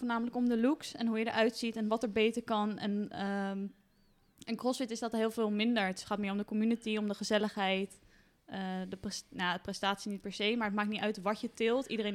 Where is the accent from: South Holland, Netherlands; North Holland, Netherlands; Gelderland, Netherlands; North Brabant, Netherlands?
South Holland, Netherlands; Rotterdam; Hallo. Ik kom uit Rotterdam.